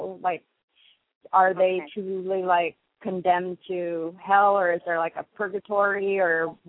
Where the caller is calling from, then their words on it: Phoenix, Arizona, United States; Phoenix, Arizona.